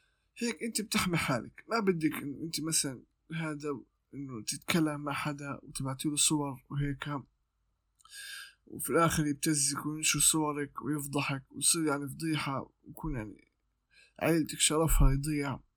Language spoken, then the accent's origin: Arabic; Gaza, Gaza Strip, Palestine; عاد الحمد لله عندنا في غزة المخابرات وهذا بيعرفوا يمسكوا الحاجات التنمر الإلكتروني